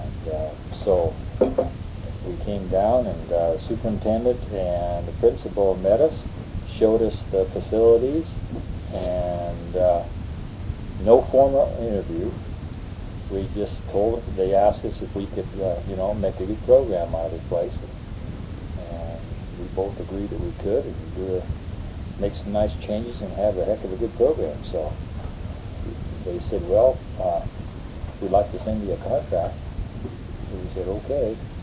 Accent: Lead, South Dakota, United States; also born or lived in Deadwood; I was born in Deadwood, South Dakota, and raised in Lead, about 3 miles up the hill from Deadwood, in a gold mining town where the Homestead Gold Mine is.

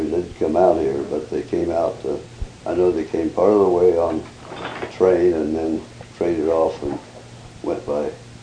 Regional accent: Promise, Oregon, United States; born there; I was born in Promise, Oregon, in Olawa County.

